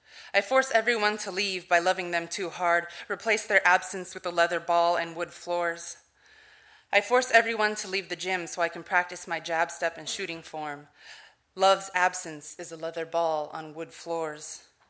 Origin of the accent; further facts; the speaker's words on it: California, United States; And I grew up in the San Fernando Valley my whole life